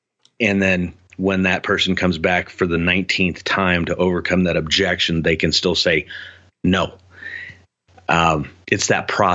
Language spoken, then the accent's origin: English; Colorado, United States; I'm from Colorado, father of two. I've always lived up against the foothills.